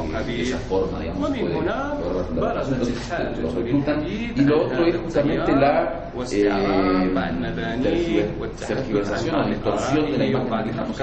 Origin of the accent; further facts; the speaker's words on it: Morocco; Yo, al igual que ustedes, me considero también de Andalucía, pero soy marroquí. … vengo de Marruecos